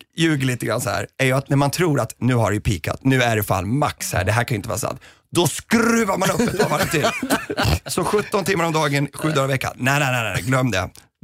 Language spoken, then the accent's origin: Swedish; Dalarna County, Sweden; som jag började dricka färnet med hemma i Dalarna